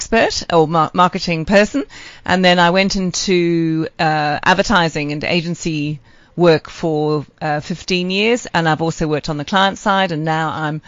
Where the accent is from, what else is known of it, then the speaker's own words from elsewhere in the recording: United Kingdom; accent: British; moved away as an adult; now in South Africa; And so when I got here, I tried to get into marketing in South Africa. And whether it was my British accent or the fact that I was female, which probably was, I couldn't get a marketing job.